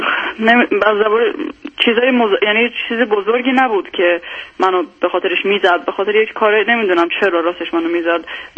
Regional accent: Iran; now in Sweden; من وقتی که از ایران اومدم سوئد

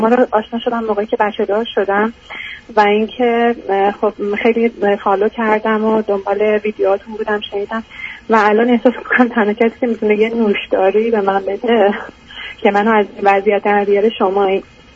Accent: Iran; moved away as an adult; تو ایران انجینیرینگ خونده بودم و بعدش هم سر کار میرفتم، تا اینکه بعد اپلای کردم اومدم از ایران بیرون و اومدم اینجا و میشه گفت که نیوکامر بودم.

